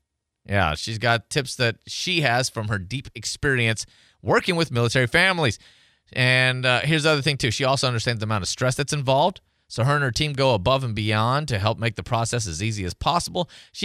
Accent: Tennessee, United States; Growing up in Tennessee, it was the same thing.

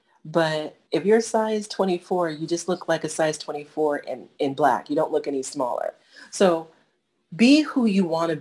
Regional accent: United States; born there; I was born in the United States, I have a college education, blah, blah, blah.

